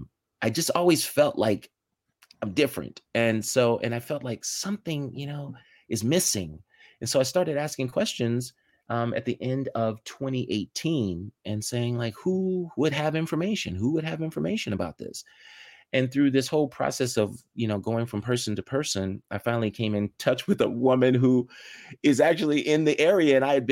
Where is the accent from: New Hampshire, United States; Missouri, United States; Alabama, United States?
Missouri, United States; St. Louis; also born or lived in Mason, Tennessee; I was whisked away to St. Louis, and I grew up in St. Louis. I was born in Mason, Tennessee, which is about 45 miles outside of Memphis.